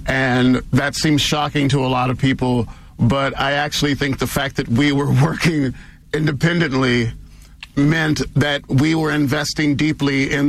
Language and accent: English; Los Angeles, California, United States; I come from Los Angeles, so I grew up in Daryl Gates's, you know, LAPD.